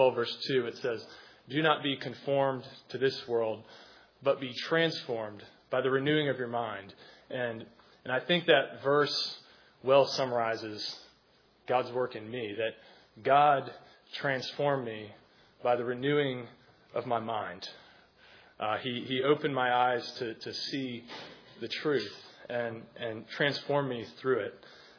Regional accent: Charlottesville, Virginia, United States; I grew up here in Charlottesville, and I went to Charlottesville High School. Actually, in second grade, we moved into that house right across the street there, and my parents live there to this day.

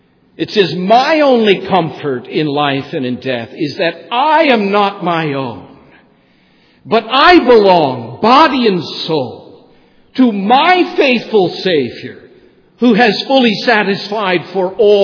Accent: New Zealand; Now, I grew up in New Zealand, where they have more sheep per capita than any other place in the world.

